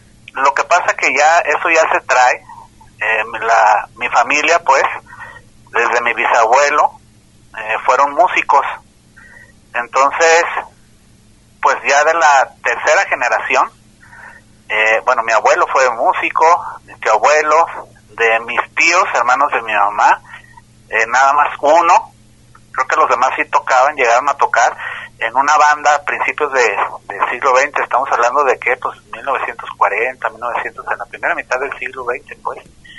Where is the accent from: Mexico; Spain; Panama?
Mexico; Colotlán, Jalisco; also born or lived in Guadalajara; yo nací acá, y pero crecí también en Colotlán, Jalisco, allá pues prácticamente estudié y todo